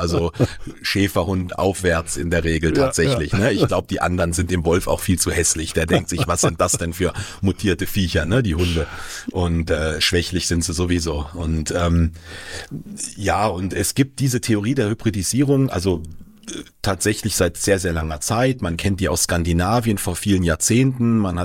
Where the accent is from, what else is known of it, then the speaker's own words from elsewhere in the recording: Gelnhausen, Hesse, Germany; Bin aber nicht aus Frankfurt angereist, sondern noch ein Stündchen weiter aus dem Osten komme ich, aus Gelnhausen am Spessart-Rand.